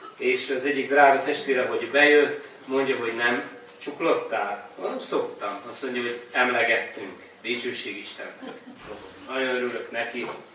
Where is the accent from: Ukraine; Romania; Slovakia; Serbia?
Romania; Transylvania; now in Kiskőrös, Hungary; hisz mi Romániából valók vagyunk, Erdélyből, és négyen vagyunk testvérek, és mind a négyen ott vagyunk kiskörösen